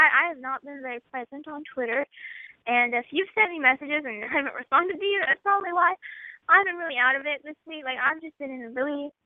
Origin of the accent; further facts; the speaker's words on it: Cincinnati, Ohio, United States; You guys know I'm from the city. I'm from Cincy. I moved to a really small town where everybody knows everything.